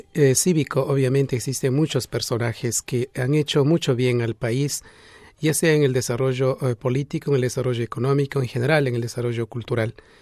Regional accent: Ecuador; la Iglesia en mi país. Los sitios sagrados o los sitios religiosos católicos que más atrae a la población ecuatoriana, evidentemente, son los marianos.

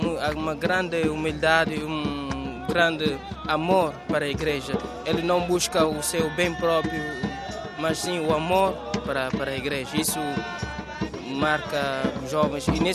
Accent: Luanda, Angola; não? Venho de Angola, de capital de Angola, Luanda.

